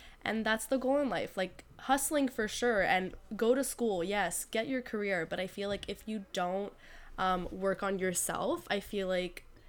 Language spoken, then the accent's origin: English; Florida, United States; a lot of times I would talk to people about, like, you know, girl growing up in Florida and everything